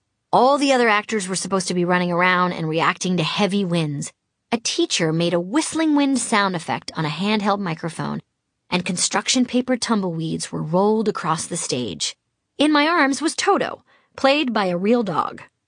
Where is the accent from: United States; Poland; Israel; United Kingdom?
United States; Massachusetts; accent: New England; I looked at my high hair and heard my New England accent and realized I was certainly bringing a lot of Boston to my Boston College experience.